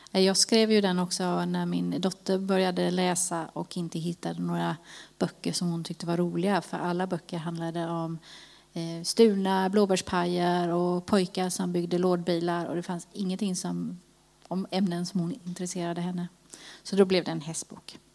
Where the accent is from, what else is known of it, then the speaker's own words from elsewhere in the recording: Pixbo, Västra Götaland County, Sweden; Jag är uppvuxen i Pixbo